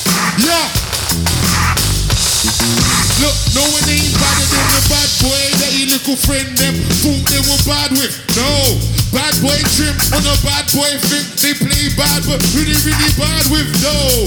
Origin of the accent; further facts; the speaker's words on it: London, United Kingdom; I'm from London.